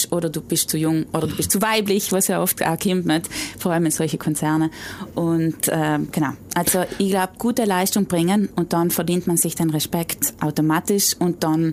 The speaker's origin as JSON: {"language": "German", "region": "South Tyrol", "country": "Italy", "said": "Wir haben gesagt, wir sind Südtiroler und sofort haben wir die Wohnung gekriegt."}